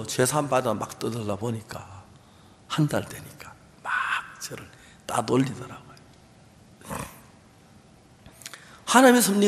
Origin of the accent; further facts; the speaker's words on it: Seonsan, North Gyeongsang, South Korea; 저희들 있는 고향이 경북 선산인데요.